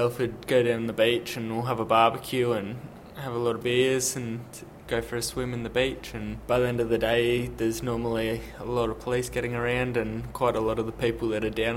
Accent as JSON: {"language": "English", "country": "Netherlands", "lives_now": "Australia", "said": "I'm from Holland."}